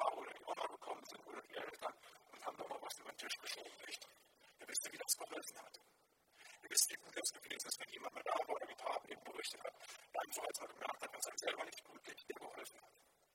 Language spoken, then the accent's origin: German; Germany; so in der Gegend, wo ich herkomme, da so vom Westerwald, im Sauerland her.